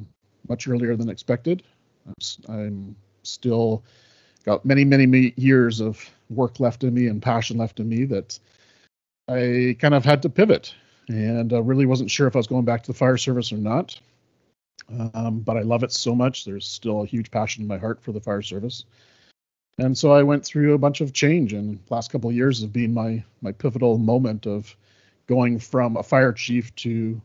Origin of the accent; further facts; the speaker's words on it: Salt Spring Island, British Columbia, Canada; finished off as the fire chief for the last 5 years with Salt Spring Island Fire Rescue, which is my hometown.